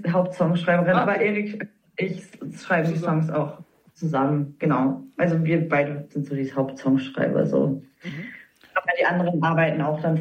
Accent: West Coast, United States; weil ich komme aus der Westküste von den USA so und ich bin da auch so viel mit so Musik aus den 90ern aufgewachsen

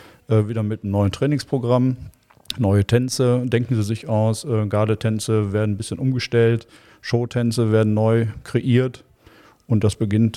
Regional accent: Duisburg, North Rhine-Westphalia, Germany; Ich bin mit Karneval groß geworden. Ich komme eigentlich aus einer Karnevalshochburg in Duisburg, wo ich geboren bin, in Neudorf.

